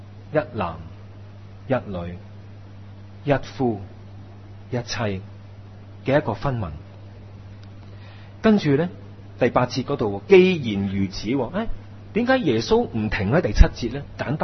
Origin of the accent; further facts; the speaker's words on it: China; 我哋中国人呢有好多呢啲四字成语